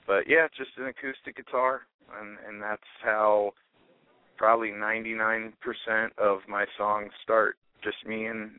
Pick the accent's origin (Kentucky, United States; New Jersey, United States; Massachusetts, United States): Kentucky, United States; We're all from Kentucky. I grew up in Kentucky, so that's where the bluegrass comes from. It's everywhere here.